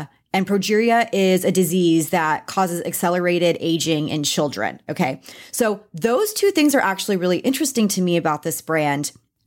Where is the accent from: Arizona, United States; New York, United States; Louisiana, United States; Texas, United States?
Texas, United States; I'm a Texan, so I was like, Le Domain.